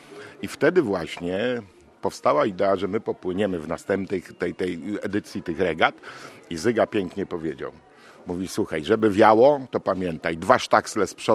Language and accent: Polish; Gdynia, Pomeranian Voivodeship, Poland; born there; urodzony jestem w Gdyni i to jeszcze w dodatku w domu żeglarza. Obecna Akademia Morska na Alei Jana Pawła II, 3.